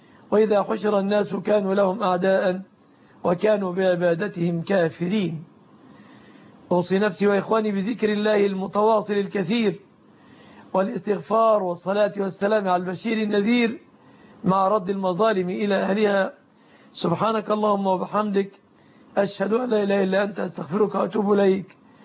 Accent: Egypt; بلادنا مصر

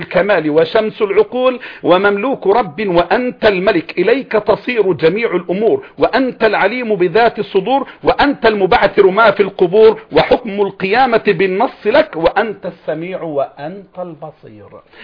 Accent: Egypt; يقصد معنا احنا يعني كمصريين

